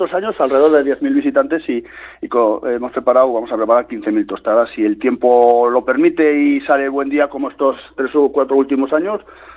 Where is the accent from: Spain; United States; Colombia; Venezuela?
Spain; Arellano, Navarre; yo soy de Arellano, en mi pueblo había trujal también, un trujal pequeñico.